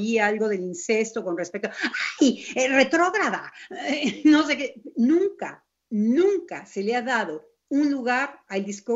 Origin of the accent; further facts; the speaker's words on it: Mexico; hubiera hablado como mexicana.